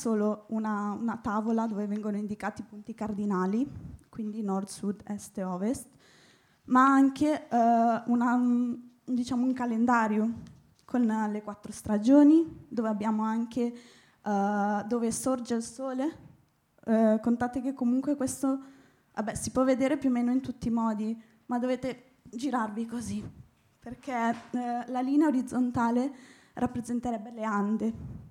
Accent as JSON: {"language": "Italian", "region": "Los Lagos", "country": "Chile", "second_language": "Italian", "moved": "yes", "lives_now": "Italy", "said": "la regione appunto dello Strios e dello Lagos, che è la regione da dove vengo io, proprio quella più a sud."}